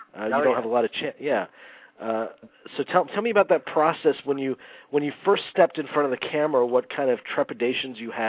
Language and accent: English; Florida, United States; you and I are obviously, we're both from Florida, for our listeners that aren't aware.